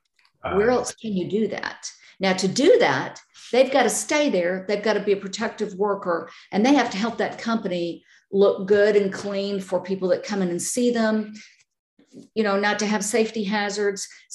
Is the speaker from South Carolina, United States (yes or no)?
no; Georgia, United States; also born or lived in Florida; I'm from Georgia. And so I have seen some of the very, very small areas of Georgia. I've lived in Florida.